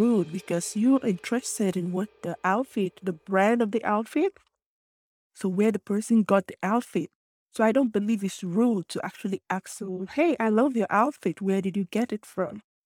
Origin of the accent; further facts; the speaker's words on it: Houston, Texas, United States; So I'm from Houston, Texas, and I work as a psychology technician at Houston Community College.